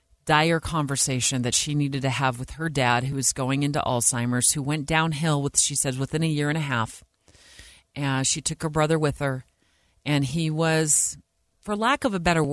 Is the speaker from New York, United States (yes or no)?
no; Arizona, United States; let's start with Arizona, my home state.